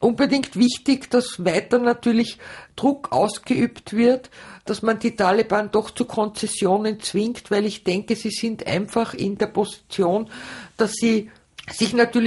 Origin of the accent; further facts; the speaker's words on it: Gmunden, Upper Austria, Austria; Ich bin zwar in Linz geboren, aber seit meinem ersten Lebensjahr in Gmunden und wohne jetzt in der Nähe von Gmunden in einem kleinen Dorf.